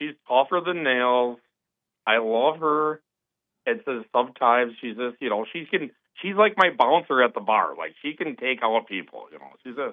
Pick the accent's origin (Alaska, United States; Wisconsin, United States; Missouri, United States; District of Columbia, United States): Wisconsin, United States; Milwaukee; So we're from Milwaukee originally.